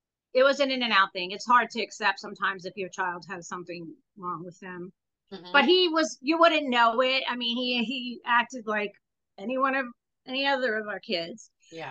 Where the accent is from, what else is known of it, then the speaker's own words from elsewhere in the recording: New York City, New York, United States; now in Tampa, United States; I live in Florida. I live in Tampa, Florida. And Dylan, I'm originally from New York City.